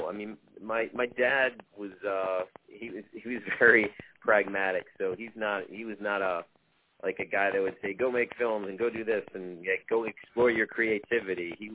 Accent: New Jersey, United States; I mean, I'm Italian from New Jersey, so obviously Scorsese has to be on the list.

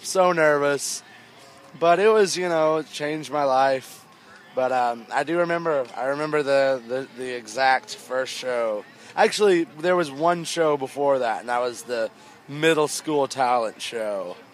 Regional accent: the South, United States; Because, you know, growing up in the South, you don't hear a whole lot about it, especially like the underground stuff.

